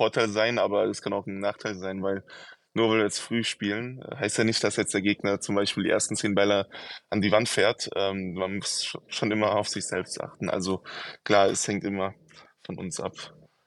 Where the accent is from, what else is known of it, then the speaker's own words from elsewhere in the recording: Mainz, Rhineland-Palatinate, Germany; Genau, ich bin aus der Mainzer Ecke. Da genau bin ich zu Hause